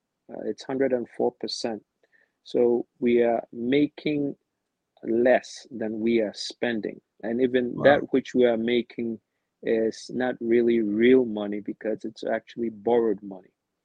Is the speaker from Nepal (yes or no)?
no; Ghana; I was born in Ghana, Kolobu Teaching Hospital. Went to school at Agri Memorial International, right next to the Ghana Broadcasting Corporation.